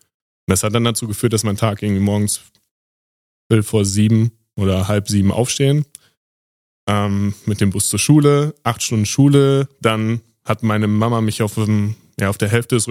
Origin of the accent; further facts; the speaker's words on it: North Rhine-Westphalia, Germany; Also ich bin ja im Sauerland aufgewachsen, am Ende der Welt, wo alles total ruhig ist, wo du eine sehr kleine Bubble hast.